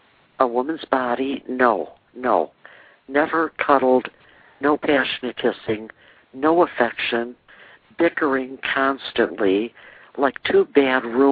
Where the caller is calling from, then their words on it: Cincinnati, Ohio, United States; from Cincinnati.